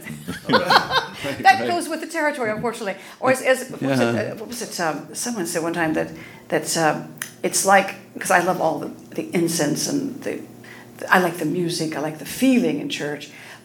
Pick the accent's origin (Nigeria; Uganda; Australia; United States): United States; Boggy Depot, Oklahoma; I grew up in Oklahoma, Boggy Depot, Oklahoma, and on my mother's piano.